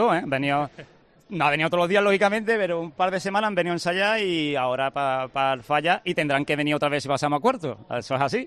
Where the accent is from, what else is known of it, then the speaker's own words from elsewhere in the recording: Cádiz, Andalusia, Spain; Aquí en Cádiz somos todos muy listos, porque nosotros somos todos de Cádiz, quitando a dos de Santoña que han venido con nosotros. Somos todos de Cádiz